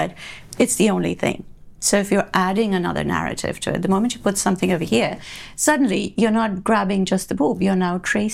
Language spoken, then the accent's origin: English; India; born there; I was born in India.